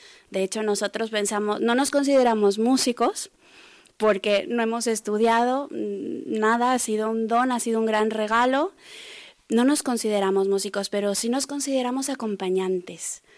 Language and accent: Spanish; Zapopan, Jalisco, Mexico; que es de la ciudad de donde yo vengo, que se llama Zapopan